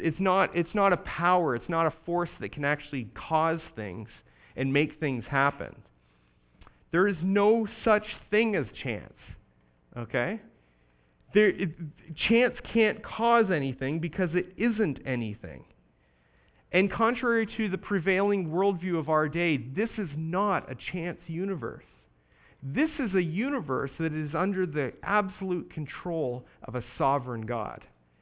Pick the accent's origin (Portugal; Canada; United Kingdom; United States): Canada; I'm coming there from Canada.